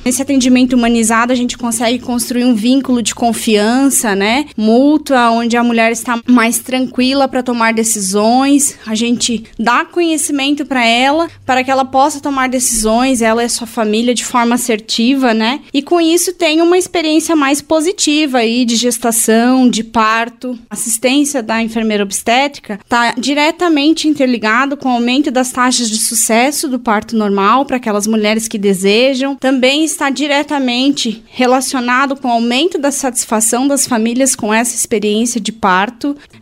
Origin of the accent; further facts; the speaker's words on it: Campos Novos, Santa Catarina, Brazil; Eu sou campanovense, nasci aqui em Campos Novos, passei alguns anos fora estudando e acabei retornando, constituí família aqui.